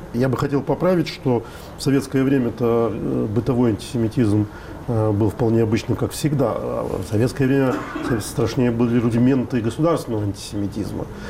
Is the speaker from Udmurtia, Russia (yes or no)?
no; Moscow, Russia; Я москвич, хожу по Москве в том виде, в котором я хожу.